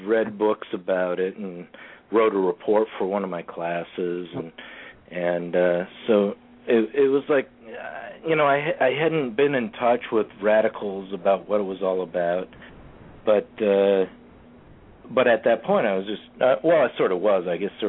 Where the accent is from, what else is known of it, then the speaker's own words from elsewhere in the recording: Minneapolis, Minnesota, United States; And growing up in Minneapolis, where the Teamsters had led the Minneapolis Teamster strike of 1934